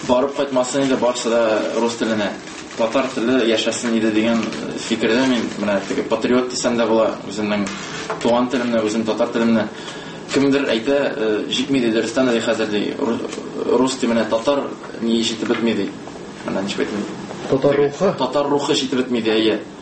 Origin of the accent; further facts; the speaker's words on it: Kazan, Tatarstan, Russia; Үз туган телемне бик яратам. Мин татар егете, мин Казан егете булсам да, татар телен киләчәктә дә күрәсем килә.